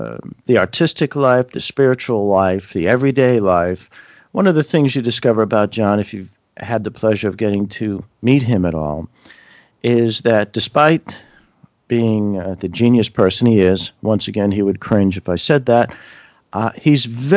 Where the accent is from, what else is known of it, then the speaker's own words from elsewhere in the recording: Boston, Massachusetts, United States; from Boston.